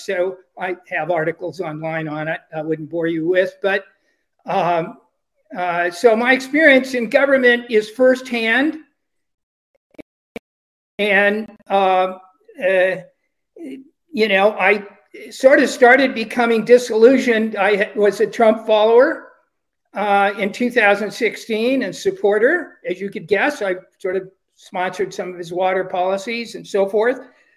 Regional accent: Pasadena, California, United States; Another experience I had is I fought taxes in my hometown of Pasadena, California.

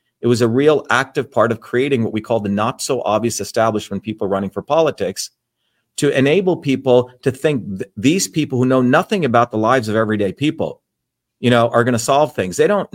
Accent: New Jersey, United States; You know, when I was growing up in New Jersey

